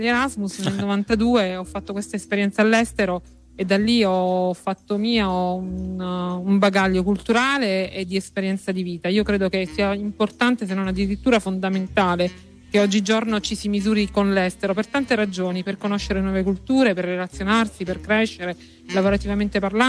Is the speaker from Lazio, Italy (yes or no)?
no; Manduria, Apulia, Italy; Noi siamo pugliesi, ritorniamo a Brindisi, però siamo della provincia di Taranto, arriviamo da Manduria praticamente.